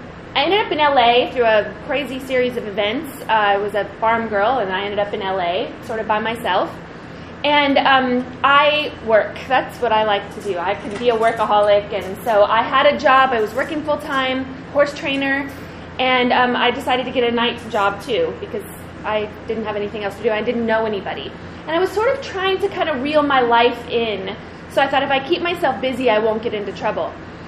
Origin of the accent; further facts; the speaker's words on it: Midwest, United States; also born or lived in Kansas; I was born in Kansas and grew up sort of in the Midwest.